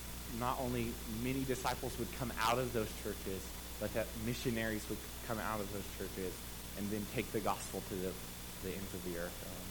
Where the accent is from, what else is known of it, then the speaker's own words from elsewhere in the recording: New Mexico, United States; moved away as an adult; now in Sao Paulo, Brazil; I live in Sao Paulo, Brazil, and I grew up here in New Mexico.